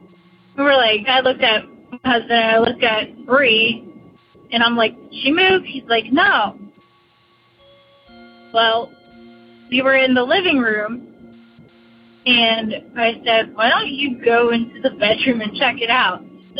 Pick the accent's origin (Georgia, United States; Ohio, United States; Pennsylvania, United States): Pennsylvania, United States; that is one of the many ghost stories that I have because I grew up near Gettysburg, PA.